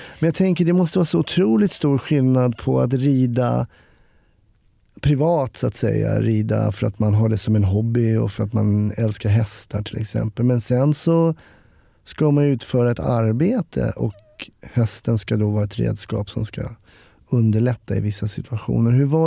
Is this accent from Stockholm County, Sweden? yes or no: yes; Stockholm, Stockholm County, Sweden; jag är ju uppvuxen i Stockholm